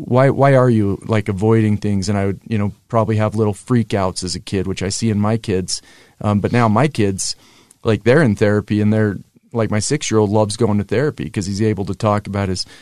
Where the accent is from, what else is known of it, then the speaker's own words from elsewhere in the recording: Centerville, Utah, United States; So I grew up in Centerville, so just north of Bountiful, up on the mountain.